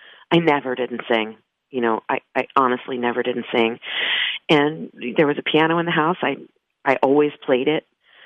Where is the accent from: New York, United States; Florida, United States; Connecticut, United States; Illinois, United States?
New York, United States; Long Island; moved away as an adult; You know, I grew up on Long Island, you know, so lived in New York until a year ago.